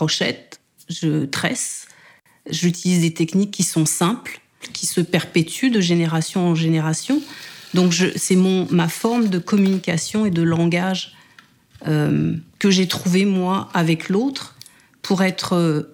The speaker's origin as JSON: {"language": "French", "country": "France", "tie": "born there", "said": "je suis née en France de parents guadeloupéens."}